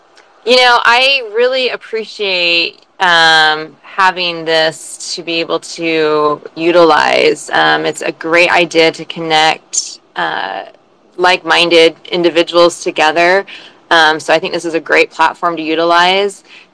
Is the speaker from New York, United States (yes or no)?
no; Idaho, United States; when people find out we're from Idaho is, you know, they'll say, oh, well, that's a really conservative state.